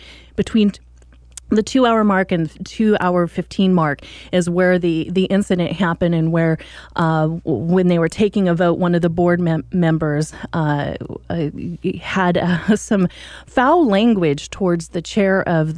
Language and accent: English; Ireland; with me being Irish, I love that day